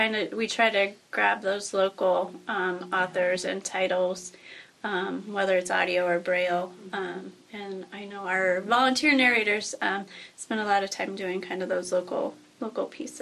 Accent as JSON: {"language": "English", "town": "Omaha", "region": "Nebraska", "country": "United States", "tie": "born or raised there", "also_born_or_lived": "Clarinda, Iowa", "said": "And I grew up in Omaha, Nebraska, and so a bigger city, still Midwest, so we still have some level of that Midwest nice, I moved from there to Clarinda, Iowa, which is about 5,700, I think, people"}